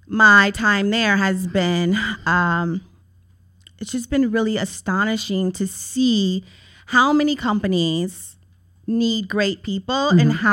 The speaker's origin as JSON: {"language": "English", "town": "Cincinnati", "region": "Ohio", "country": "United States", "moved": "as an adult", "said": "I come from Cincinnati, Ohio. I've been here for about 13 years. I actually moved here to write business plans."}